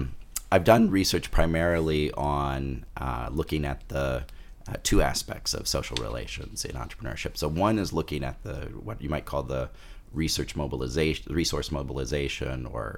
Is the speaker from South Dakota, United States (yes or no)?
yes; Sioux Falls, South Dakota, United States; even though South Dakota is a rural state, I grew up in Sioux Falls, which is a small town, getting bigger.